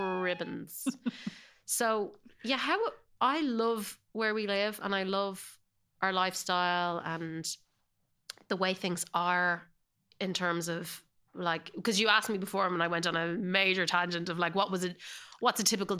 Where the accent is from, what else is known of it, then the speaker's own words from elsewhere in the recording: Ireland; accent: Irish; now in California, United States; No, I definitely hold on to my Irish accent. Sometimes the kind of the rhythm or the patina can kind of start layering on of California.